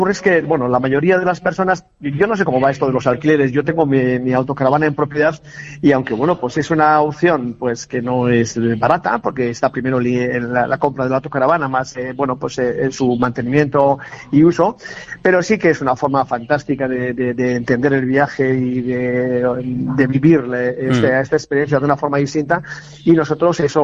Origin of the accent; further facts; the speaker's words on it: Mungia, Basque Country, Spain; De Munguía.